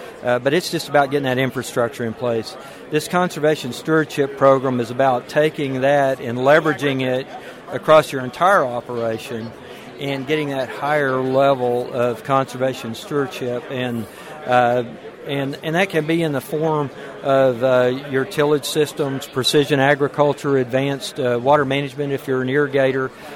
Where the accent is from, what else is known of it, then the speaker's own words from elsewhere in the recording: Anadarko, Oklahoma, United States; moved away as an adult; also born or lived in Louisiana; I was raised in Southwest Oklahoma, Anadarko. Spent the bulk of my career in the western side of Oklahoma, and then the state office in Stillwater, working with the conservation programs. Left in 2007, went to Louisiana